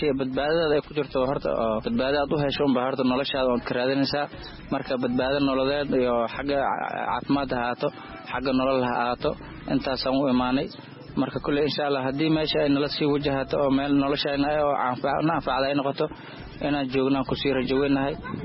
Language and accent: Somali; Sako, Jubaland, Somalia; now in Mogadishu, Somalia; Waxaan ku soo barbaaray Sako. Ugu dambeynta waxaan joogaa hadda Muqdisho.